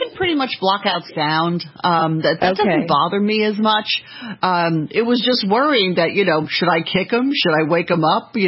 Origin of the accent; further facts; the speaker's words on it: New York, United States; Well, I'm a New Yorker. I'm direct, if nothing else.